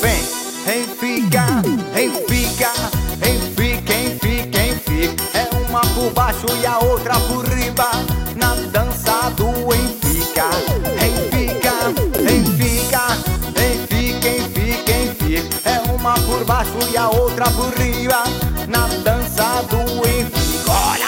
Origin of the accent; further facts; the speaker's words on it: Guanambi, Bahia, Brazil; Alô, galera de Guanambi, minha terra nata